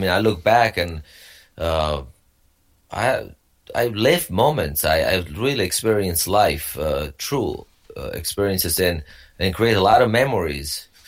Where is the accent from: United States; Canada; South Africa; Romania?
Romania; Well, I grew up in Romania. Back then it was a communist Romania.